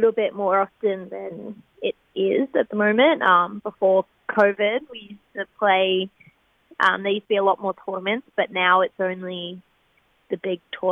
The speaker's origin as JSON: {"language": "English", "town": "Cairns", "region": "Queensland", "country": "Australia", "said": "Queensland, Cairns."}